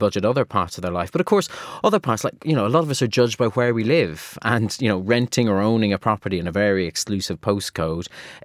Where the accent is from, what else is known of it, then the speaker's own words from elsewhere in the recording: Ireland; now in United Kingdom; I mean, one thing that struck me as an Irishman who's come to live in the UK